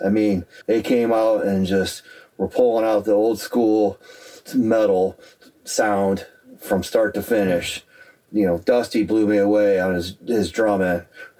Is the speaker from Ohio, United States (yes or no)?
yes; Wellington, Ohio, United States; I am from Wellington, Ohio, which is roughly 40 minutes southwest of Cleveland.